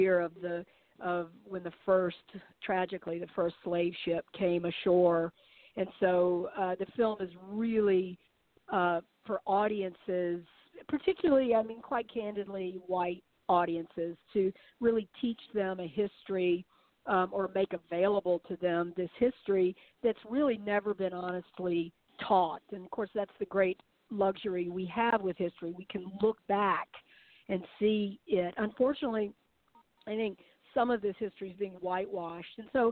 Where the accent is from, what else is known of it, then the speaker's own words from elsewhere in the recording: the South, United States; it's also partially a memoir of mine growing up in the South with my family's involvement in slave ownership.